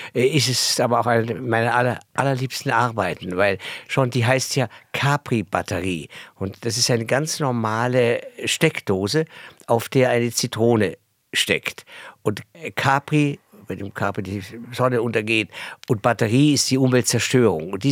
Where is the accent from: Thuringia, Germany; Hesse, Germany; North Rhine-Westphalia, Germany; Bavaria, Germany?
Bavaria, Germany; ich war ganz ordentlich als Bayer